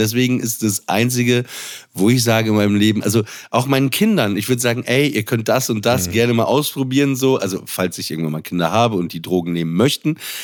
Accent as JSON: {"language": "German", "town": "Papenburg", "region": "Lower Saxony", "country": "Germany", "said": "ich komme aus Papenburg im Emsland"}